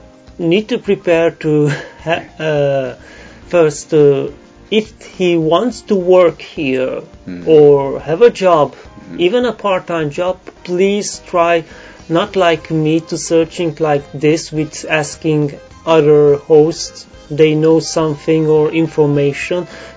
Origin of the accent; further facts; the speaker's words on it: Sighetu Marmației, Maramureș County, Romania; English is a second language; I am from Romania. Mm. … I am from the city called Sighetu Marmației in Maramureș.